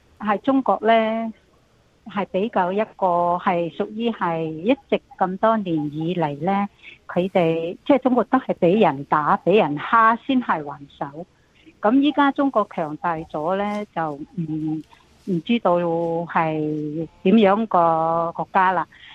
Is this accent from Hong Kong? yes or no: no; Australia; 如果真係我哋係澳洲人真係担心呢